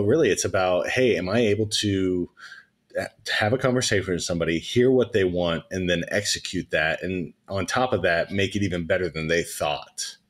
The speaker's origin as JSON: {"language": "English", "region": "Oklahoma", "country": "United States", "said": "We're both from Oklahoma. We didn't know each other when we were in Oklahoma, but we became friends like a decade ago."}